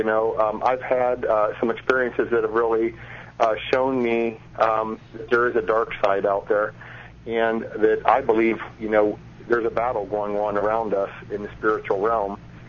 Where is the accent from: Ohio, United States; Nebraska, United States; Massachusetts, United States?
Ohio, United States; I grew up in Ohio.